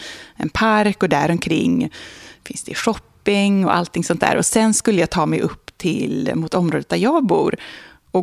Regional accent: Sweden; moved away as an adult; now in Philadelphia, United States; det är liksom lite exotiskt också som svensk. Och sen tar man sig upp till West Philadelphia där jag bor, precis på andra sidan universitetet.

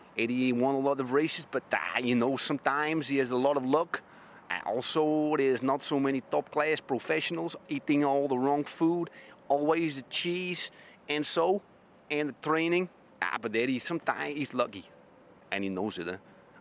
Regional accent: Belgium; English is a second language; I am from Belgium, of course

